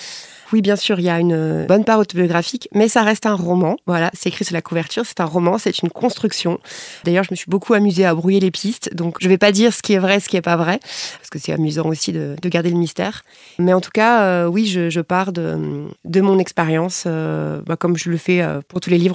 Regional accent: Metz, Grand Est, France; moi j'avais 17 ans, je venais de province, hein, parce que je viens de Metz à l'origine

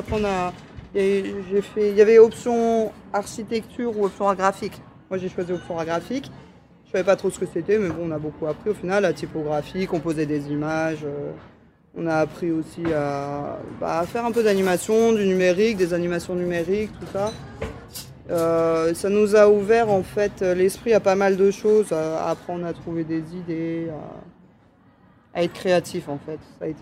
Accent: Paris, Île-de-France, France; also born or lived in United States; j'ai grandi à Paris, puis en banlieue, puis après 2 ans aux États-Unis. Puis je suis revenu en France

